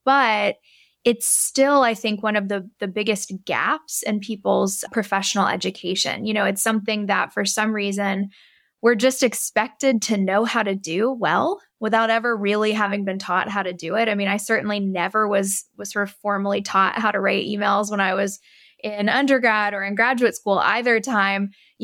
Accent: the South, United States; We learned all kinds of things about how to communicate growing up in the South.

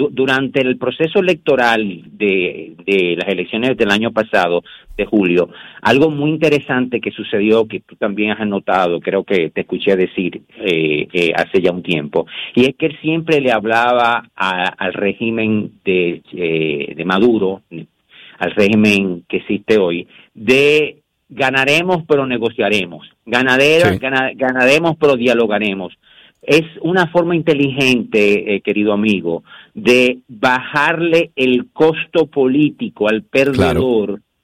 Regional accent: Dominican Republic; Yo creo como dominicano

